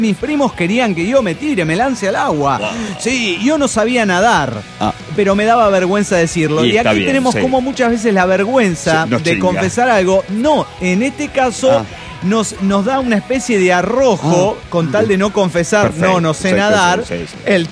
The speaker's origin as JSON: {"language": "Spanish", "town": "Orizaba", "region": "Veracruz", "country": "Mexico", "tie": "born or raised there", "said": "Ya seré un ingeniero oficialmente, así que por ahora ando en mi tierra. Orizaba, ver Orizaba. Ah, no, Veracruz, claro."}